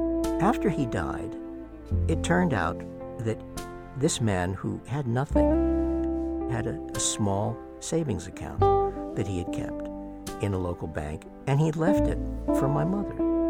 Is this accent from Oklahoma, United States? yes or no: no; New Hampshire, United States; A fellow that I knew, recluse, when I was growing up in New Hampshire, he was my mother's second cousin